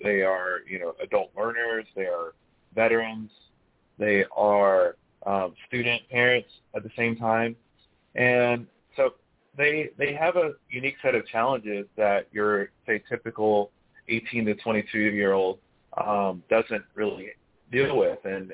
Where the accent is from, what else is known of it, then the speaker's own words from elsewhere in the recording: Albany, Georgia, United States; I noticed that in my hometown of South Georgia, of Albany, Georgia, we were having many of the same issues.